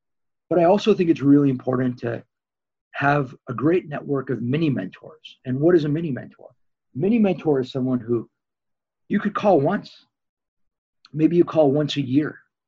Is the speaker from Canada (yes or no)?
no; Tarzana, California, United States; the street I grew up on, Veloz Avenue in Tarzana, California.